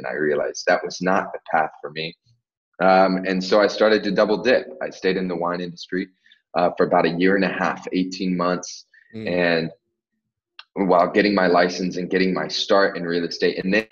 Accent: Virginia Beach, Virginia, United States; I grew up in the Virginia Beach, Hampton Roads area on the East Coast.

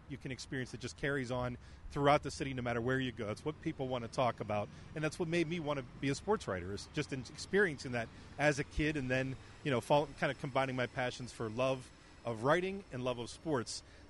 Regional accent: Pittsburgh, Pennsylvania, United States; growing up in Pittsburgh and being a Pitt fan as a kid

